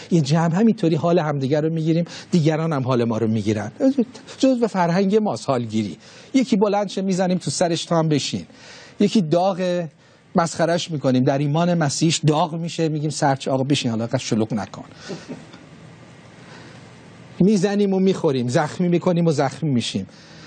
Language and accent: Persian; Iran; چقدر خوبه که ما ایرانیم دیگه، اینطوری هستیم دیگه